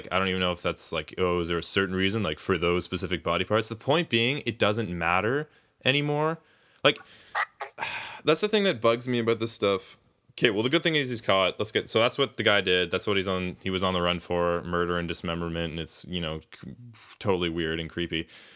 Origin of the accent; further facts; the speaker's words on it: Canada; Yeah, we're from Canada, for the record.